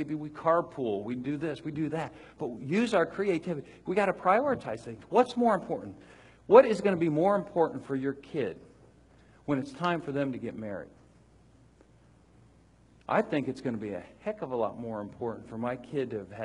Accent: Mansfield, Ohio, United States; She grew up in Worthington. I grew up in Mansfield. And my kids always remind me of that. Dad, you're from Mansfield.

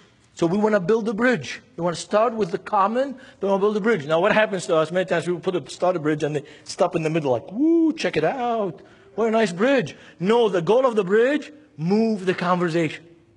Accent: Beirut, Beirut Governorate, Lebanon; this is where I grew up in Beirut, Lebanon. My mom is Syrian. My dad's Lebanese.

